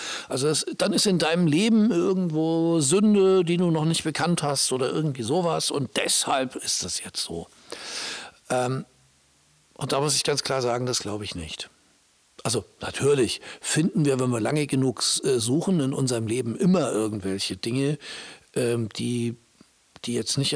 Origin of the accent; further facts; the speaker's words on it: Baltic coast, Germany; ich bin an der Ostsee aufgewachsen und da kamen dann im Sommer die Urlauber